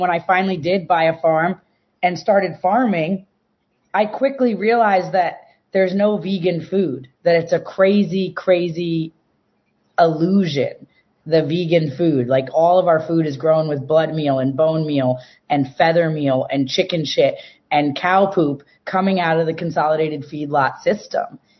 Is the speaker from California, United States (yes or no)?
no; Ithaca, New York, United States; I went to Cal Arts. I grew up in Ithaca, New York.